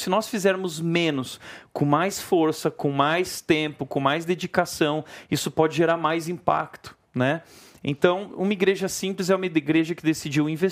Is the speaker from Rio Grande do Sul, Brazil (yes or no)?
yes; Rio Grande do Sul, Brazil; Eu sou gaúcho, sou colorado, né?